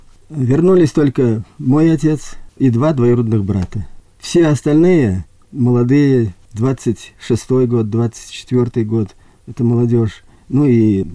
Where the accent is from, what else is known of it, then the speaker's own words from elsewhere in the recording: Orenburg, Orenburg Oblast, Russia; born there; Я родился в Оренбурге, историческое место